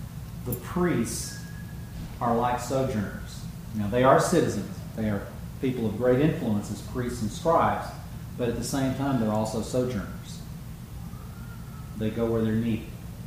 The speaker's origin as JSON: {"language": "English", "region": "Mississippi", "country": "United States", "also_born_or_lived": "Kentucky", "said": "I'm from Mississippi, Kentucky."}